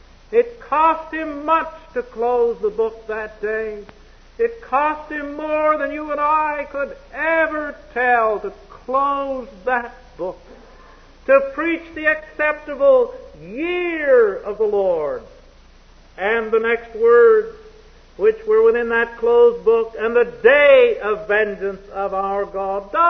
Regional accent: Canada; Well, I said, I'm from Canada

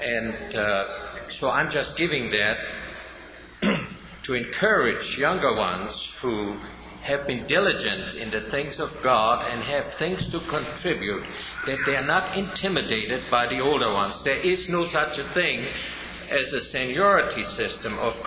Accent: Germany; when I grew up in Germany

